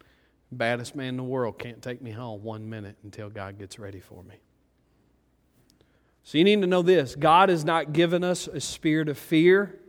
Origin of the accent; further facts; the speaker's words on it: Ratcliffe, Arkansas, United States; I grew up in Ratcliffe, Arkansas with 187 people and 8 dogs.